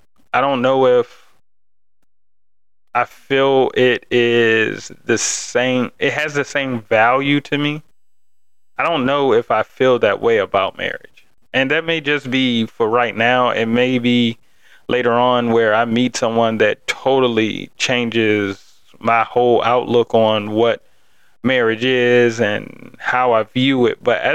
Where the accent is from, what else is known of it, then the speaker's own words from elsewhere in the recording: Isle of Wight, Virginia, United States; also born or lived in Richmond; we moved from Richmond back kind of to where I'm from, Isle of Wight, and we built a house.